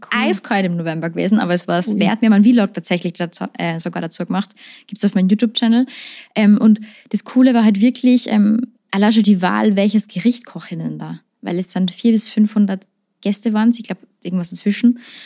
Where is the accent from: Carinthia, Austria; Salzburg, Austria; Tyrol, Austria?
Tyrol, Austria; ja sicher, ich bin ja eine Tirolerin.